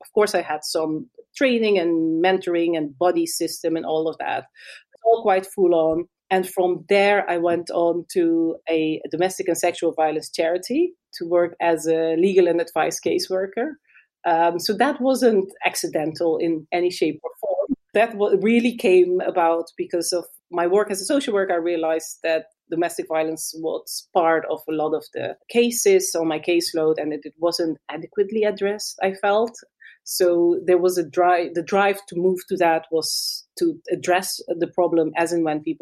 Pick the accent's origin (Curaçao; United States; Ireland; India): Curaçao; moved away as an adult; also born or lived in Netherlands; I grew up in the Caribbean, in Curaçao, and I went to the Netherlands when I was 18 to study.